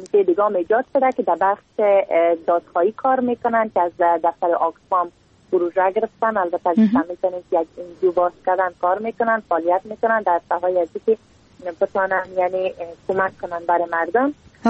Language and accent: Persian; Takhar, Afghanistan; میبینیم چی گونه مشکلات در ولایت ما یعنی ولایت تخار وجود داره